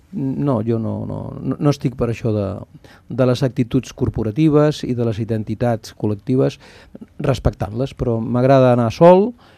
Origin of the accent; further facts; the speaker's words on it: Barcelona, Catalonia, Spain; born there; Jo és que no em sento espanyol, no em sento, he nascut a Barcelona